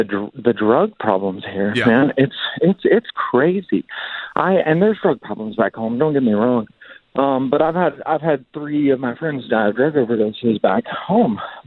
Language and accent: English; Mobile, Alabama, United States; now in California, United States; But I moved here to California from Mobile, Alabama.